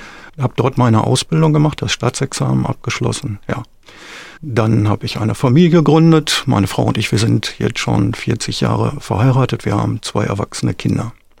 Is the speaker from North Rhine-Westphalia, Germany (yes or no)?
yes; Essen, North Rhine-Westphalia, Germany; born there; Ja, ich wurde 1957 in Essen geboren